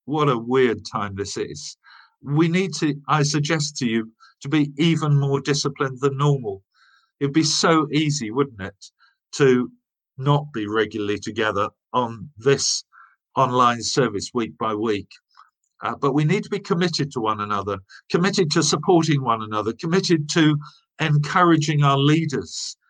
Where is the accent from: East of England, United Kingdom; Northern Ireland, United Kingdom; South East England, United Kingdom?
East of England, United Kingdom; Southend-on-Sea; I was brought up in Essex, as many of you know, as many of you were indeed. But I was brought up in Southend